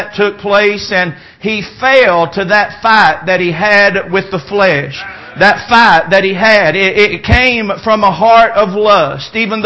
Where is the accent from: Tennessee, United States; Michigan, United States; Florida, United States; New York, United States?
Tennessee, United States; Knoxville; Well, he could have left off that I'm from Knoxville, Tennessee, till after I got through preaching.